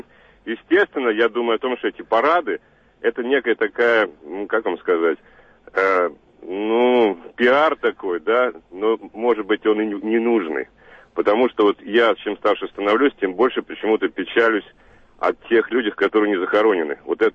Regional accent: Russia; для меня Украина – это моя как бы страна бывшая, да, ну, не бывшая, настоящая, хоть я там россиянин, я вот до сих пор не воспринимаю Украину как чужую.

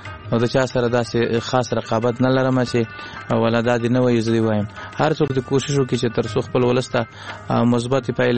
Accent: Laghman, Afghanistan; also born or lived in Kunduz; زمونږ اصلا د لغمان ولایت یو بیا تلی کندوز ته د ناقلونو په دوره کې

